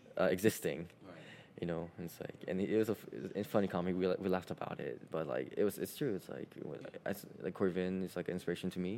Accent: Philadelphia, Pennsylvania, United States; But I grew up in Philadelphia, North Philadelphia, and yes, it's like the city.

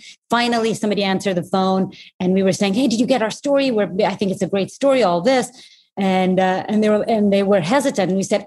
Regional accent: Portugal; English is a second language; I was born and raised in Portugal, which is actually where I met Shaheen, who connected us all. And I went to an English school there, so that's why I speak English badly.

